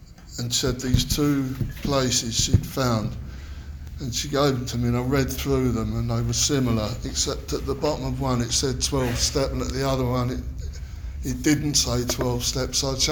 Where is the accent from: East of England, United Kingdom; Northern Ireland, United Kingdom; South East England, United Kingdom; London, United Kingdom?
London, United Kingdom; I come from East London. I've been housed in South London